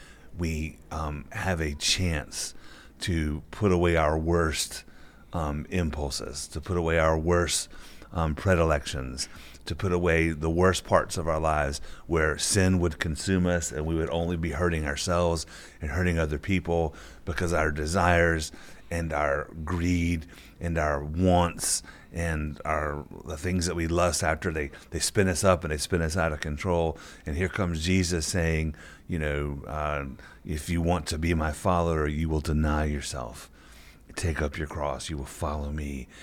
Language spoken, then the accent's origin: English; Bible Belt, United States; I grew up deep in the Bible Belt. You know, you grew up on the West Coast, but I grew up in the Bible Belt, and all throughout my childhood and teen years